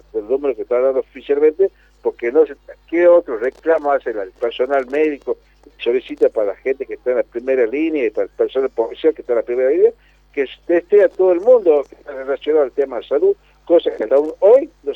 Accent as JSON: {"language": "Spanish", "town": "San Pedro", "region": "Jujuy", "country": "Argentina", "said": "Mire, soy de San Pedro, Jujuy."}